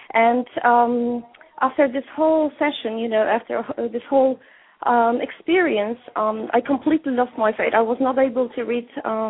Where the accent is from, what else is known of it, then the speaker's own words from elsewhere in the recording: Poland; English is a second language; Hi. I'm coming from Poland, actually, from Europe.